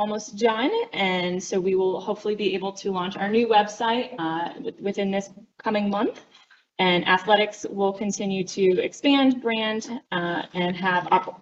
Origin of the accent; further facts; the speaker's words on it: Vermont, United States; I grew up in Vermont, and so in Vermont there is one public school for six towns.